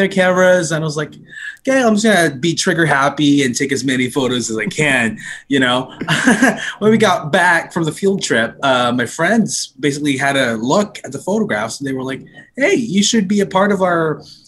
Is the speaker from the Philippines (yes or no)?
yes; Philippines; I don't want to be like a part of something just because I'm Filipino or because I'm black or because I'm queer.